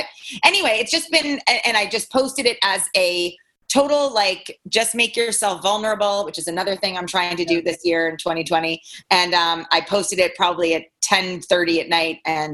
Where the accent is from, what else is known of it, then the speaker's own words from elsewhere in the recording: New York City, New York, United States; I didn't grow up on Avenue B, but I grew up on Lexington Avenue and 90th Street, and I used to put on these things all the time.